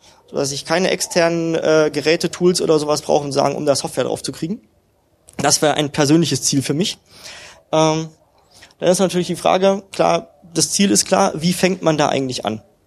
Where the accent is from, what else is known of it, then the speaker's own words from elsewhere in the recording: Germany; Ich bin auf der östlichen Seite des Eisernen Vorhangs groß geworden in der DDR.